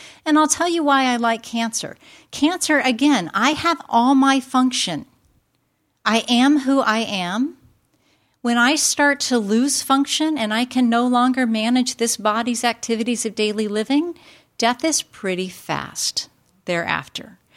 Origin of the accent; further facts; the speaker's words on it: Sacramento, California, United States; I'm from Sacramento, and so that 99 corridor, Stockton and Fresno, we hear lots about gunshots and violence